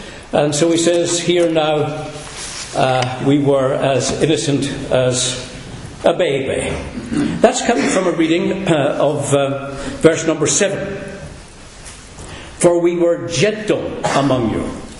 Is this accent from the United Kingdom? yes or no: yes; Northern Ireland, United Kingdom; I came from Northern Ireland.